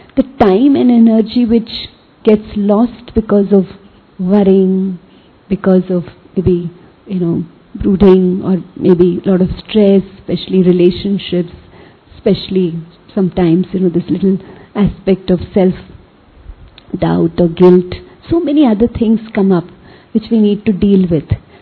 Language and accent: English; Mumbai, Maharashtra, India; So I come from Mumbai